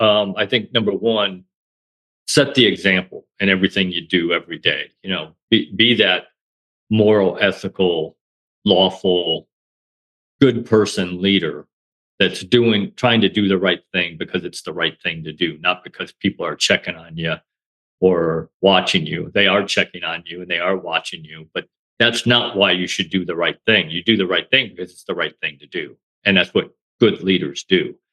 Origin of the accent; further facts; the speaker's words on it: Illinois, United States; now in Florida, United States; Yeah, so I grew up in a small little farm town in northern Illinois, which is why I live in Florida, because I'm never living through winters like that ever again.